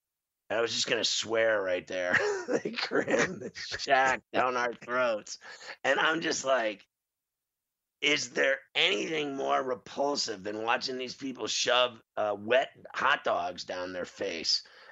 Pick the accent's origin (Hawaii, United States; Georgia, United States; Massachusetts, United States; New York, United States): New York, United States; New York City; we're from New York, so, right? We have great pizza here